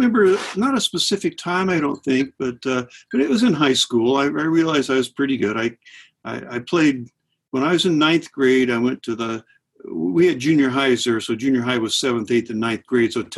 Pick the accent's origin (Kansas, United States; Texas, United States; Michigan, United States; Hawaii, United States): Kansas, United States; Topeka; Oh, well, like I said, I grew up in Topeka. So we had a university there called Washburn University.